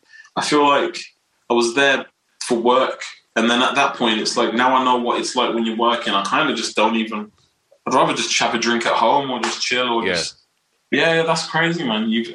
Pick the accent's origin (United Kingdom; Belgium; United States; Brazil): United Kingdom; Wolverhampton, West Midlands; I just want to embrace the fact that I am from Wolverhampton. I'm an ambassador for the club, for the team, you know, like I wear it on my sleeve. I really do with the city.